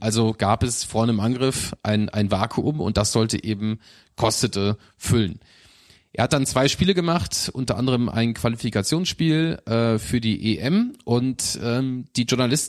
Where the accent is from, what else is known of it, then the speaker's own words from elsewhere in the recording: Lower Saxony, Germany; Gut, aber wir kommen ja auch aus Niedersachsen, ne?